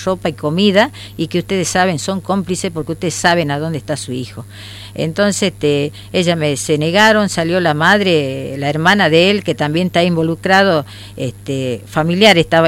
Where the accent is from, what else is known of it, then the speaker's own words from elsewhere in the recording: Orán, Salta, Argentina; porque nosotros somos de Orán.